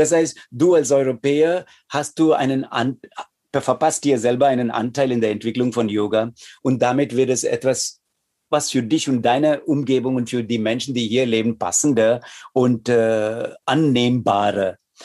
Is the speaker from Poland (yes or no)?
no; India; ich möchte auch als Inder und auch als Inder, der hier im Westen lebt, möchte ich wirklich klarstellen.